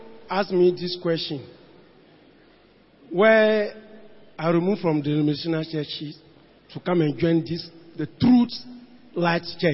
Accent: Ghana; from Ghana.

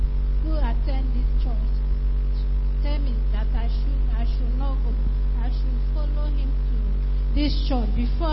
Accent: South East, Nigeria; I come from East. I come to visit my brother for Lagos.

